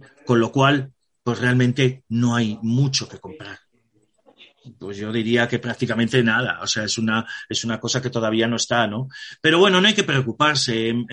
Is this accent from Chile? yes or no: no; Spain